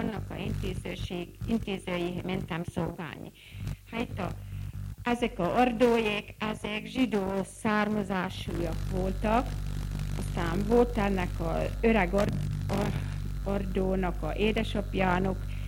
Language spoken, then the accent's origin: Hungarian; Padina, Vojvodina, Serbia; Padánba születtem, itt is élek, 1923-ba születtem, november 30-án.